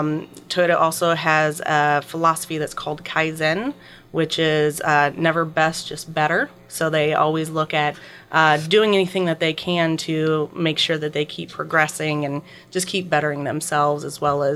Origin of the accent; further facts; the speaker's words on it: Godfrey, Illinois, United States; I grew up in Godfrey. Went to Alton schools and graduated from Alton High School 2004.